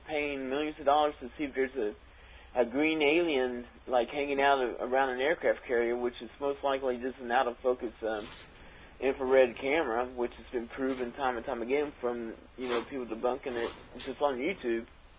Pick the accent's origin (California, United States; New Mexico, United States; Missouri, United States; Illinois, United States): Missouri, United States; I'm from Missouri.